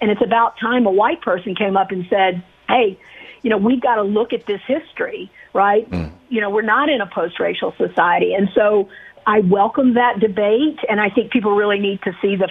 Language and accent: English; the South, United States; as a child, witnessing all of these terrible things that I did growing up in the South, most particularly the grinding, just tragic poverty of the disenfranchised African American population in the South.